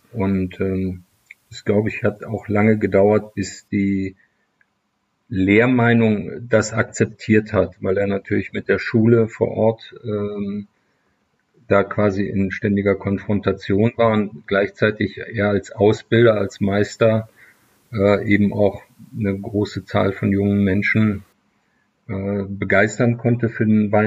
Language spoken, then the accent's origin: German; Leverkusen, North Rhine-Westphalia, Germany; Wir haben in meiner Heimatstadt Leverkusen Chemie, Physik und auch Biologieunterricht teilweise im Bayerwerk gehabt.